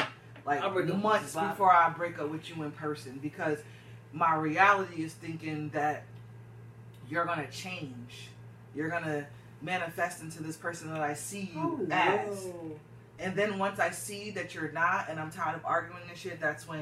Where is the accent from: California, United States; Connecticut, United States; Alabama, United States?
Connecticut, United States; Stamford; You in this Norwalk shit? I'm from Stanford.